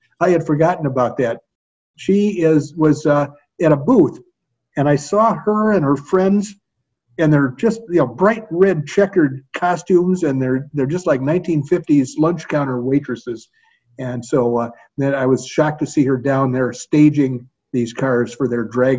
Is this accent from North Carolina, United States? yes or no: no; Oklahoma, United States; I'm from Oklahoma. You'd think I'd like okra, but no, not me.